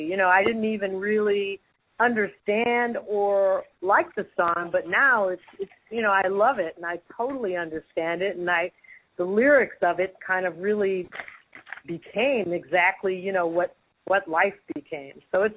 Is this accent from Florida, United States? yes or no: no; Chicago, Illinois, United States; also born or lived in Paris / New York; Yep. I grew up in Chicago. And I love it there. I'm here right now.